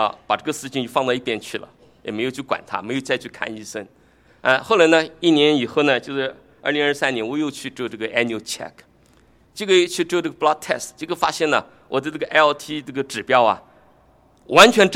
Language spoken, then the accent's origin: Chinese; Jiangsu, China; 我们在我的家乡呢，江苏老家那边呢有一个说法